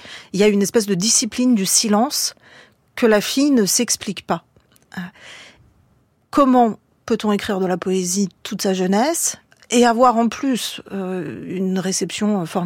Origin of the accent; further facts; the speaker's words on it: France; born there; Mes parents sont arrivés tous les deux en France au début des années 70. Et donc, moi, je suis née en France et j'ai entendu parler dans mon enfance d'un pays où je n'ai jamais vécu.